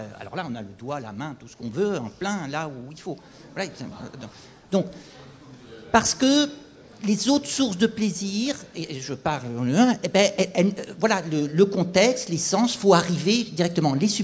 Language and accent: French; Bordeaux, Nouvelle-Aquitaine, France; moi je suis bordelais, donc forcément le vin, c'est bon.